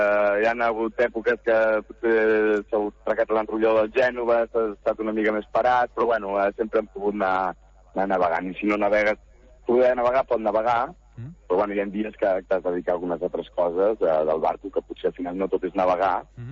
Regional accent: Catalonia, Spain; soc criat més de terra endins, som d'Osona, la família

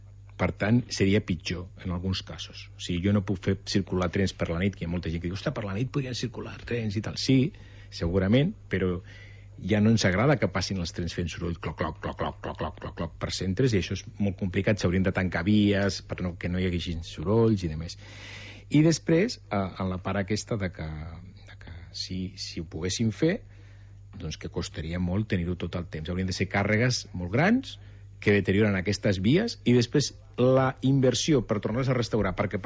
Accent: Reus, Catalonia, Spain; jo soc de Reus, així que també venia a estudiar aquí, i em vaig quedar

